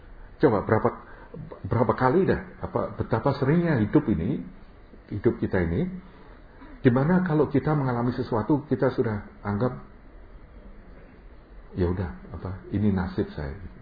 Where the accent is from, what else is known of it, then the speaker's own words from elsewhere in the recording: Indonesia; Dipikir saya dari Indonesia, saya mestinya Muslim gitu. Apalagi